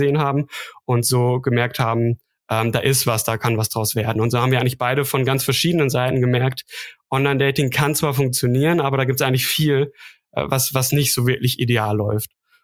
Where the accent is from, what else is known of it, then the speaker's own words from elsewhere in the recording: North Rhine-Westphalia, Germany; now in Stuttgart, Germany; ich bin in Stuttgart, komme aber ursprünglich aus dem Münsterland. Vielleicht klingt das noch so leicht raus, also nordrhein-westfälische Wurzeln.